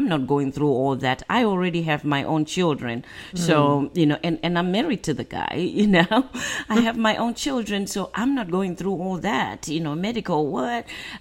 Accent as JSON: {"language": "English", "country": "Zimbabwe", "said": "I am also a very African American. Mm-hmm. Very African, actually. I'm originally from Zimbabwe."}